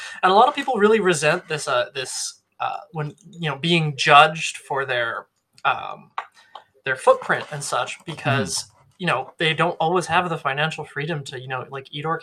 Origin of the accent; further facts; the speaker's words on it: Canada; they figure out I'm Canadian